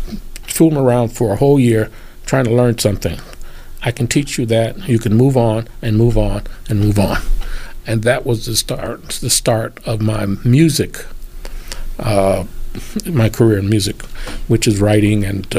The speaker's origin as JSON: {"language": "English", "town": "Buffalo", "region": "New York", "country": "United States", "tie": "born or raised there", "said": "It will be my first major show in Buffalo, my hometown"}